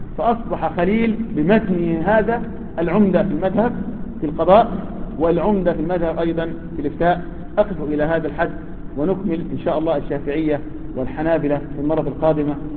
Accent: Egypt; رغم ان احنا مصريين يعني

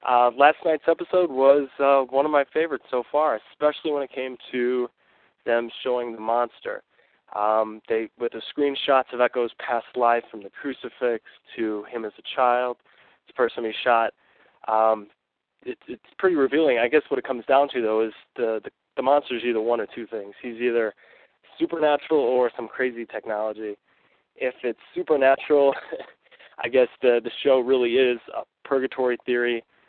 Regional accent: Colorado Springs, Colorado, United States; I'm from Colorado Springs, Colorado.

